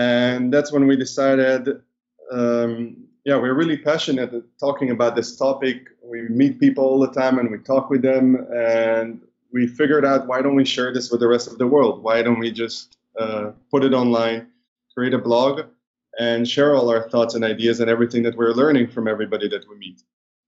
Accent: Netherlands; also born or lived in Israel; yeah, so I'm originally from Israel. Okay. So both my parents are from Israel. I was actually born in the Netherlands and lived in between the two countries growing up.

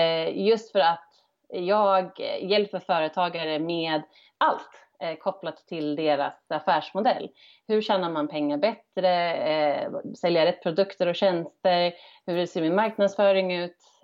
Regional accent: Örebro, Stockholm County, Sweden; Som valde att flytta hem till min hemstad Örebro.

